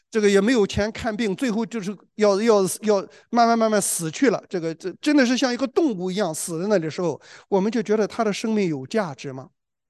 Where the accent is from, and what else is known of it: China